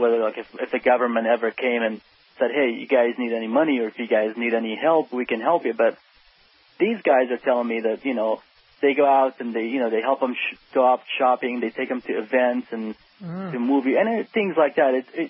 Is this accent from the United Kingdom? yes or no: no; Iraq; And we said, you know, we're from Iraq, obviously.